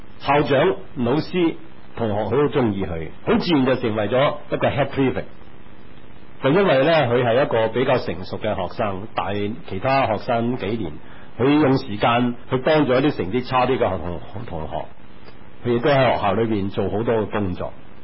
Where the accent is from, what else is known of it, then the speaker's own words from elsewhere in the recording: Hong Kong; 圣经里面有一个人物很能够表现到我们香港人，或者表现到我们自己的心态